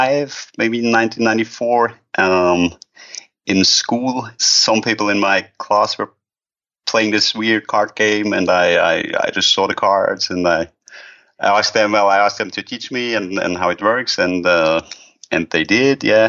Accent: Switzerland; That's where I'm born and raised. Yeah, I've lived there my whole life. Well, I've moved around a little within the country, but I've been born in Switzerland.

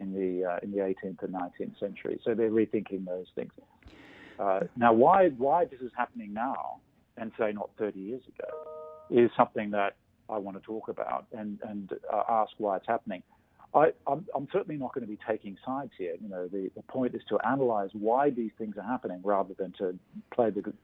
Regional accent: Australia; including where I come from, Australia, as you can guess from my accent

